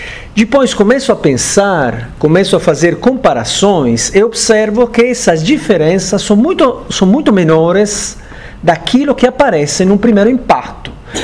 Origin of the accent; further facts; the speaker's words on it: Italy; Portuguese is a second language; moved away as an adult; now in Brazil; Eu sou italiano, morei na Itália até os 40 anos de idade, e de cidadão da União Europeia.